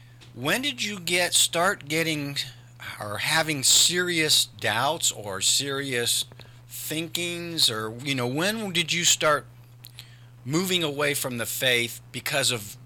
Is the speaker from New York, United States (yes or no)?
no; Westerville, Ohio, United States; I grew up in Westerville, Ohio, in an EUB, Evangelical United Brethren.